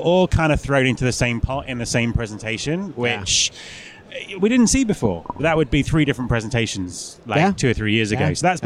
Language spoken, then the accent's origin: English; England, United Kingdom; now in Scotland; So I'm not Scottish, but my wife and family are all Scottish.